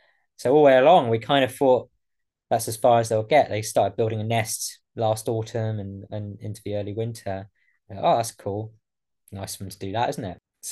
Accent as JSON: {"language": "English", "town": "Isle of Wight", "region": "South East England", "country": "United Kingdom", "said": "but I am from the Isle of Wight"}